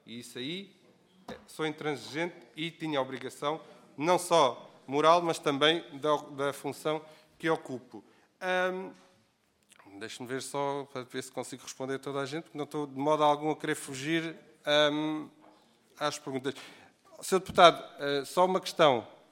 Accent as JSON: {"language": "Portuguese", "town": "Vila Franca de Xira", "region": "Lisbon", "country": "Portugal", "said": "Posso lhe dizer, eu sou de Vila Franca de Xira, e nas minhas duas escolas secundárias, há 30 e tal anos atrás"}